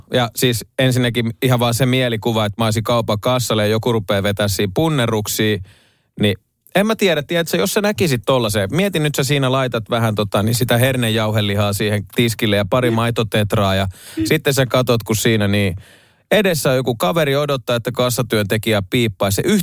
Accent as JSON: {"language": "Finnish", "region": "countryside", "country": "Finland", "tie": "born or raised there", "said": "Olen landelta kotoisin ja sade tarkoitti aina, ettei tarvitse mennä pellolle töihin"}